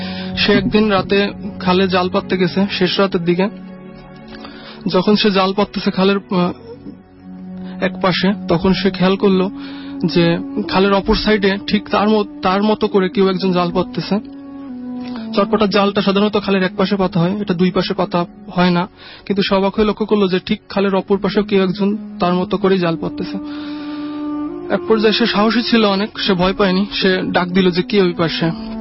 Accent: Bagerhat, Khulna Division, Bangladesh; now in Mirpur, Bangladesh; আমার ঘটনাটা ঘটে আমাদেরই গ্রামে, গ্রামটা বাগেরহাট সদর থানায়, ব্যামর্তা ইউনিয়ন পরিষদে, খাসবাটি গ্রাম।

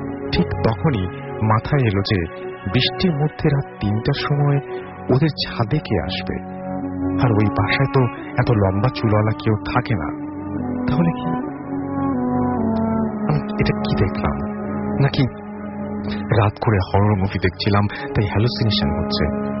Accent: Chandpur, Chittagong Division, Bangladesh; now in Dhaka, Bangladesh; আমি ঢাকাতেই থাকি, বাট আমার হোম টাউন চাঁদপুর সদরে

